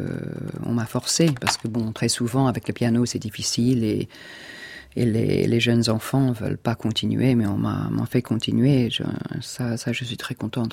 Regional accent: England, United Kingdom; peut-être c'est parce que je suis anglaise

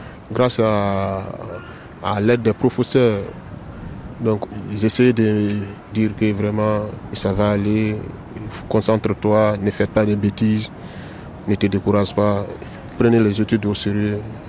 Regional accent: Guinea; now in Paris, France; J'ai 18 ans. Je viens de la Guinée-Conakry.

